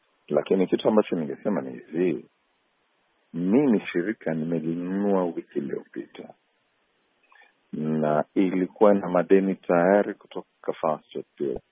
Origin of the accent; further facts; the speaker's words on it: Tanzania; mimi kama Mtanzania mwenzao